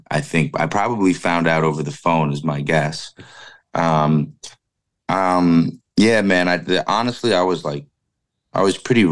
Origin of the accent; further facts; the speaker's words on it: New York, United States; I went back to being a Rangers fan because I'm from New York, but he kind of fell in love with hockey while I lived